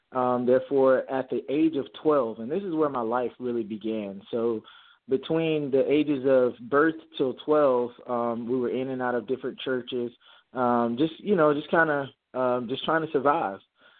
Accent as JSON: {"language": "English", "town": "Mobile", "region": "Alabama", "country": "United States", "tie": "born there", "said": "When I was born in Mobile, Alabama. So Roll Tide, for anyone's out there, the Tide fans, we got too much Bama in us."}